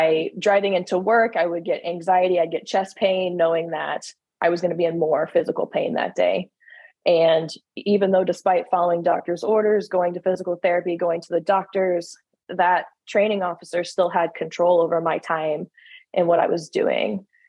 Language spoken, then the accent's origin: English; Kansas City, Missouri, United States; Yeah. So I grew up around the Kansas City, Missouri area, found myself going to college in Bowling Green State University in Ohio